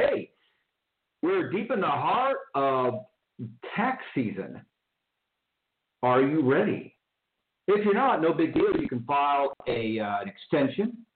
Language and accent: English; Houston, Texas, United States; I grew up in Houston, so I'm a little familiar with Grapevine, more familiar with Dallas or Fort Worth.